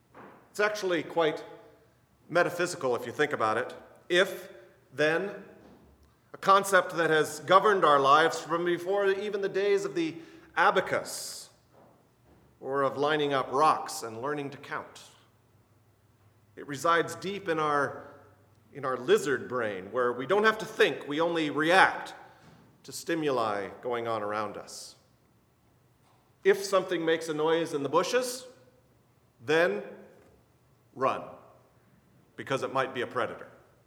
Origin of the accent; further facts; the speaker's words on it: Albuquerque, New Mexico, United States; another kid in my hometown of Albuquerque